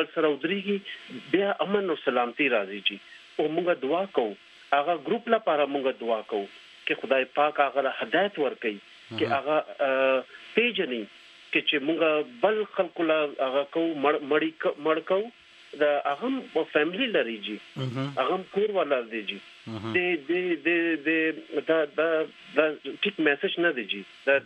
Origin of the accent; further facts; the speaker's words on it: Pakistan; دا حکومت پاکستان مونږ چلته پیدا شوی یو زما بچپن نا اوس پورې